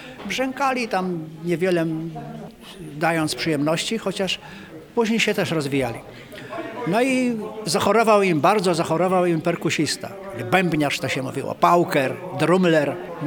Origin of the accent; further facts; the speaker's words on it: Elbląg, Warmian-Masurian Voivodeship, Poland; born there; Ja się urodziłem też na Warmii, w Elblągu i w Elblągu mam taką rodzinę, siostrę starszą, siostrę młodszą, że z Warmią jakoś tam związany jestem, prawda?